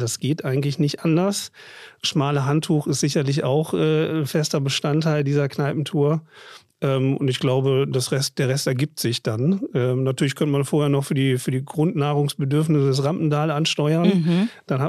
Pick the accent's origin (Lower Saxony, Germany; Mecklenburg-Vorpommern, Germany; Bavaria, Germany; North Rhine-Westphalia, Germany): Lower Saxony, Germany; Osnabrück; Also so bin ich groß geworden in Osnabrück.